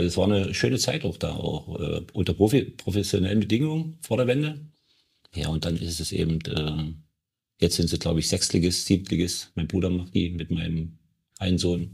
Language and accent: German; Wittichenau, Saxony, Germany; born there; ich bin nicht in Hoyerswerda geboren, ich bin in Wittichenau geboren, weil damals die Krankenhäuser waren überfüllt in der Kleinstadt.